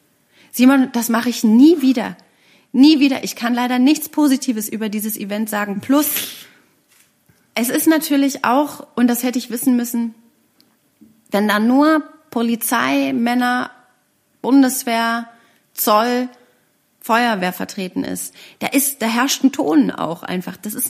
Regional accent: Berlin, Germany; Das sind wir Berliner nicht gewöhnt.

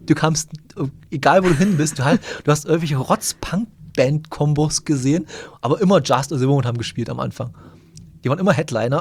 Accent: Bautzen, Saxony, Germany; Und wir sind ja in Bautzen, wir kommen ja beide aus Bautzen oder aus irgendwas aus der Gegend von Bautzen.

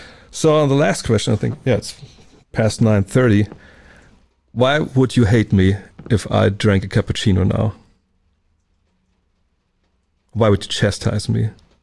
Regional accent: Wolfsburg, Lower Saxony, Germany; See, I'm from Wolfsburg.

